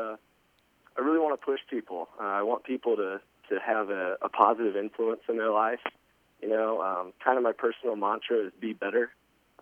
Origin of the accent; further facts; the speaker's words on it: Texas, United States; Well, I grew up in Texas, and I've been singing since I was a little kid